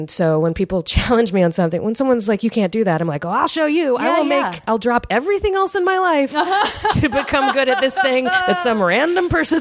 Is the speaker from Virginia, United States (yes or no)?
yes; Richmond, Virginia, United States; I grew up in Richmond, Virginia, and I was mostly like for most of my schooling